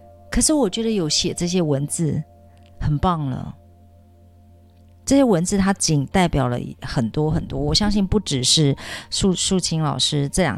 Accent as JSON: {"language": "Chinese", "country": "Taiwan", "tie": "born or raised there", "said": "我是眷村长大的，然后呢，我们家对面眷村都很小"}